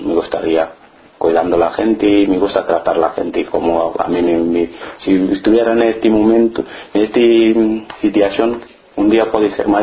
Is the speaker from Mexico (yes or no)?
no; Senegal; Spanish is a second language; now in Spain; Aquí soy de Senegal. Vivo aquí desde hace 7 años.